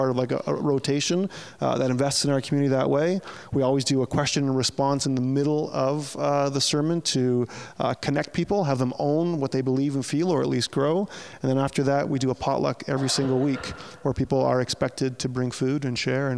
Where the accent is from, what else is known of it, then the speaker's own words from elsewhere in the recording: Toronto, Ontario, Canada; Toronto's my hometown. This is where I'm from. But I have a couple of connections to Sarnia.